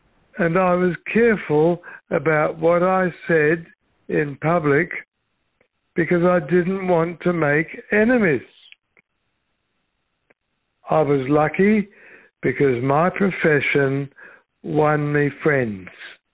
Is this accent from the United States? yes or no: no; England, United Kingdom; accent: English; now in Australia; I was a migrant from England living in Australia.